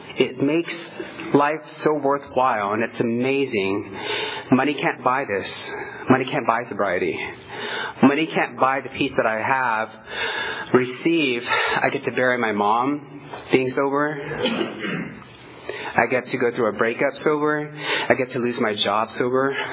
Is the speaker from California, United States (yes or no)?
yes; Fresno, California, United States; So I'm from Fresno, and Fresno is, it's amazing.